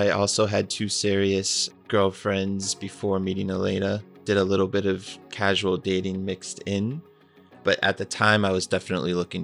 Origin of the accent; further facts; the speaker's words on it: Randolph, Massachusetts, United States; I am 37 years old. I'm from Randolph, Massachusetts